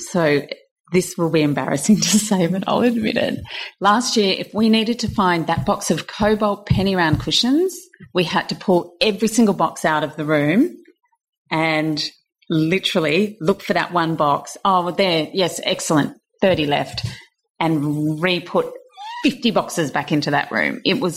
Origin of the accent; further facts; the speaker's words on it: Australia; I had enough of the dreary days as an Aussie.